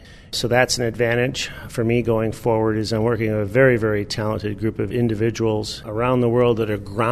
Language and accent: English; Iowa, United States; I grew up in Northwest Iowa. We had a grain farm as well as a backgrounding operation.